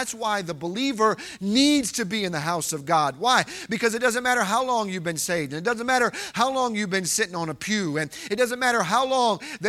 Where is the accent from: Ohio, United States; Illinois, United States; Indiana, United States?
Illinois, United States; Chicago; now in Casey, United States; I'm as much from Casey as I am from Chicago, because I've actually lived in Casey longer than I did there. But I grew up going to churches on the south side.